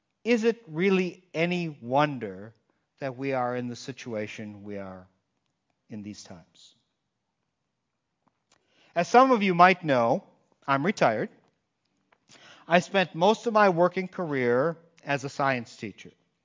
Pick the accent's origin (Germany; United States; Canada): Germany; accent: German; English is a second language; I get to say that with my German accent. It could make me actually sound smarter than I am.